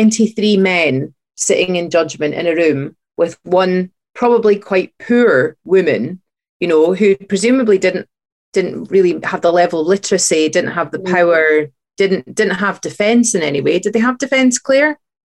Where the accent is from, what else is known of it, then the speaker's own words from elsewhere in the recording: Scotland, United Kingdom; I mean, I'm from Fife, I grew up in Fife, and I didn't know anything at all about witch trials in Fife.